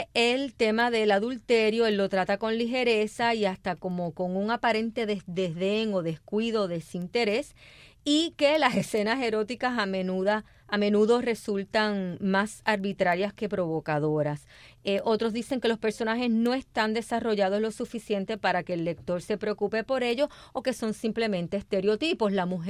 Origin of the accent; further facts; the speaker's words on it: Sagua de Tánamo, Holguín, Cuba; Ay, mi tierra.